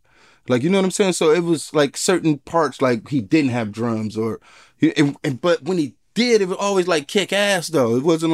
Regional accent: Detroit, Michigan, United States; growing up in Detroit, it almost have like a Motown feel to me.

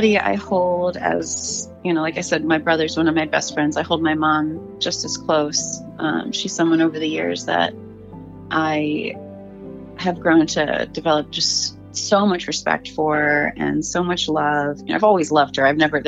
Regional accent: Maryland, United States; I grew up in Baltimore County, Maryland. I was born there

